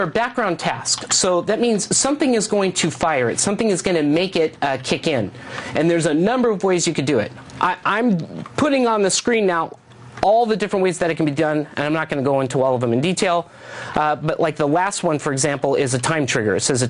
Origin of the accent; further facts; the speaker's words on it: Arizona, United States; You know, I'm from Arizona.